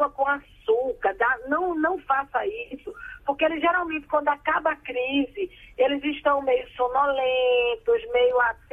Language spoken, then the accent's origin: Portuguese; Northeast Region, Brazil; Eu sou do Nordeste... Eu moro em Recife